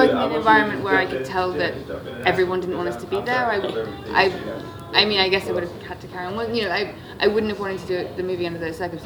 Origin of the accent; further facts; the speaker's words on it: Bristol, South West England, United Kingdom; now in London, United Kingdom; And I grew up in a pretty big city. I grew up in Bristol, which is actually where the characters from.